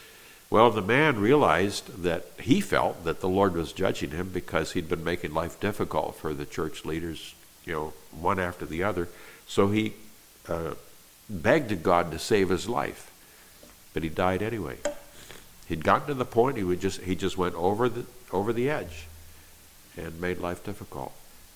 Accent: California, United States; I'm from Northern California.

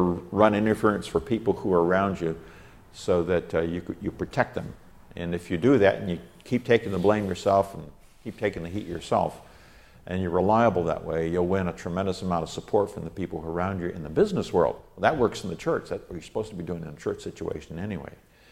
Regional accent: California, United States; I remember when we were working on the farm, I was growing up in California

